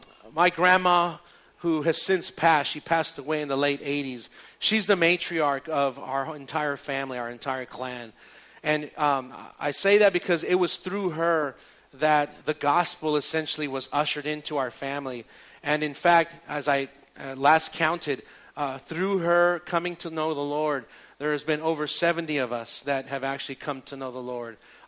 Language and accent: English; El Paso, Texas, United States; I'm from El Paso, Texas. And El Paso, Texas is basically like 95% Mexican, okay?